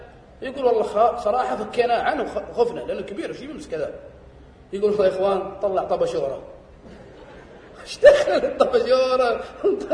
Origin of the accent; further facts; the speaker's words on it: Saudi Arabia; إحنا السعوديين